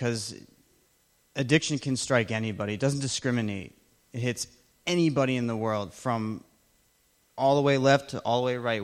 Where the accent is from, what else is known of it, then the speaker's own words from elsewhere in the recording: Framingham, Massachusetts, United States; I am from Framingham, Massachusetts. I'm 23 years old.